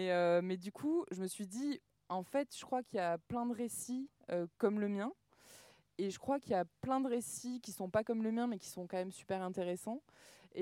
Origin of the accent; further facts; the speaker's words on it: Occitanie, France; now in Crest, France; Alors, moi, j'ai vécu, on va dire que j'ai grandi dans le Tarn. Après, je suis partie en ville. Et en 2018, j'ai atterri dans la Drôme, à Cré, qui est une ville de 9000 habitants, sur un territoire de 50000 habitants.